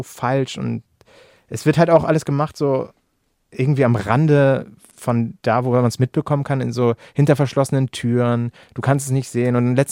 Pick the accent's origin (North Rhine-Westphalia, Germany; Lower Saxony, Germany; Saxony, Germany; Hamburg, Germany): Hamburg, Germany; ich komme hier aus Hamburg, aus der Stadt